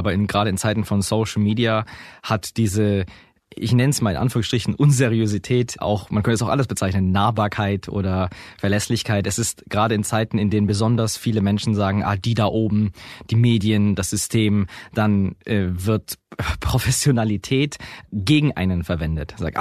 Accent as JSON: {"language": "German", "town": "Augsburg", "region": "Bavaria", "country": "Germany", "said": "ich komme aus Augsburg"}